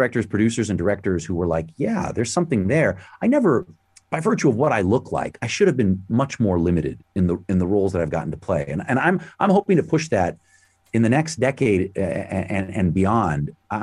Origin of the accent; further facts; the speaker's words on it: Toronto, Ontario, Canada; I grew up in Toronto.